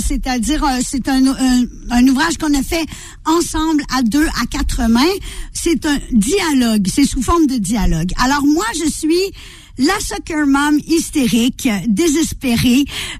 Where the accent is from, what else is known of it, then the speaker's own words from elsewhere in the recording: Quebec, Canada; accent: Quebec; Donc oui, c'est du Québec que me vient cet accent. Je suis québécoise